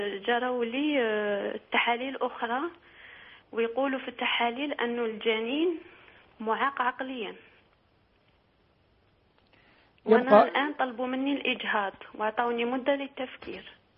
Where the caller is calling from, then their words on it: France; من فرنسا.